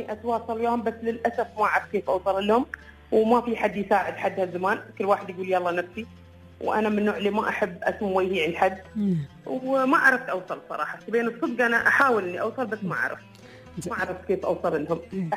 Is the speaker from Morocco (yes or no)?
no; Dubai, United Arab Emirates; انا من دبي.